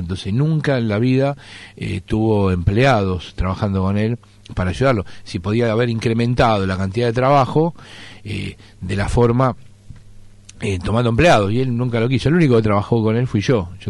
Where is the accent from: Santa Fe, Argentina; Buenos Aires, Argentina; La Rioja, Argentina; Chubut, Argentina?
Buenos Aires, Argentina; born there; en verdad nací en Palermo, en la calle Oro.